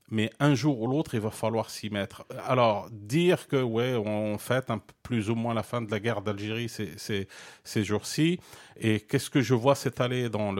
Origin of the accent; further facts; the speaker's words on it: Morocco; Et je connais très bien l'histoire de mon pays d'origine, le Maroc.